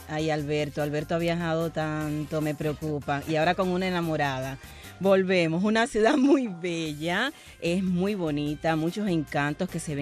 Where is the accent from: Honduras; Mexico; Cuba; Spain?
Cuba; Holguín; A mi tierra. Me voy para Holguín